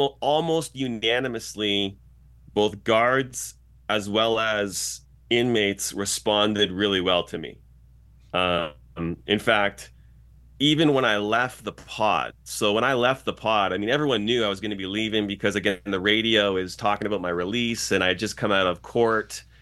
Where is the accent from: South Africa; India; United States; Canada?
Canada; Toronto, Ontario; I grew up in Toronto, and I grew up in a part of Toronto that afforded me a certain degree of streets sense as well.